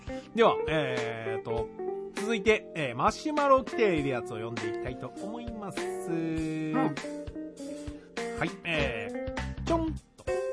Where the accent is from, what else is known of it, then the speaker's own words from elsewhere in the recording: Kagawa, Japan; 俺香川県出身なので、どちらかというと鬼川です。